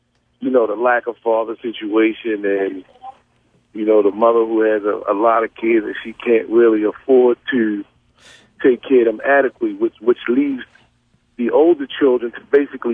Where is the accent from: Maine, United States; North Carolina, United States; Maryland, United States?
Maryland, United States; Baltimore; I grew up in East Baltimore. And the neighborhood that I grew up in was a great neighborhood when my mother lived there as a little girl.